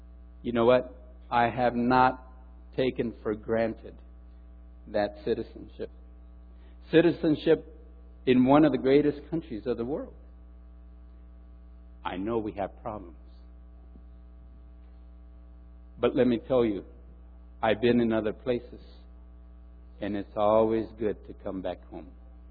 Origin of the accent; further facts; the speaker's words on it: El Salvador; now in Los Angeles, United States; that they knew that I was from El Salvador, they would look at you.